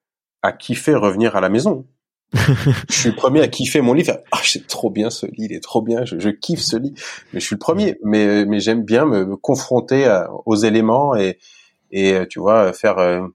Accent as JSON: {"language": "French", "town": "Melbourne", "region": "Victoria", "country": "Australia", "said": "Je suis de Melbourne."}